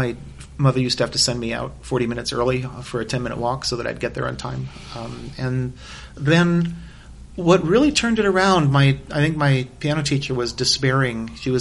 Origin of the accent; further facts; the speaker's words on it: Berkeley, California, United States; I grew up in Berkeley, and there was a repertory theater downtown, the Berkeley Theater, that changed shows every night.